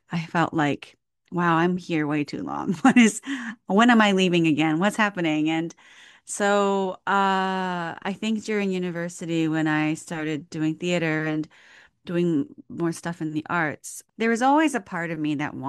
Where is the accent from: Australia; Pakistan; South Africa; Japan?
Japan; also born or lived in Washington, D.C., United States / Brussels, Belgium; And I was born in Japan, but from 2 to 5, I lived in Washington, D.C. And then I went back to Japan and lived in this slightly more rural area. And then from 8 to 11, I lived in Belgium and went to British school in Brussels.